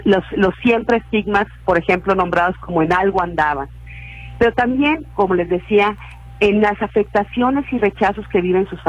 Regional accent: Honduras; moved away as an adult; now in Mexico; soy de Honduras. Llegué a México en 2012 con la caravana de madres centroamericanas.

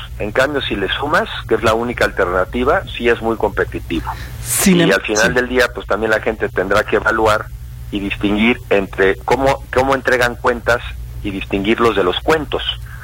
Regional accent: Mexico; Yo lo que estoy sobre todo es trabajando porque tengamos una alternativa como mexicanos

